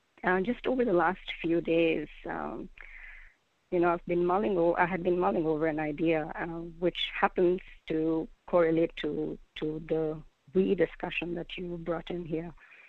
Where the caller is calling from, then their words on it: California, United States; I'm calling from Southern California.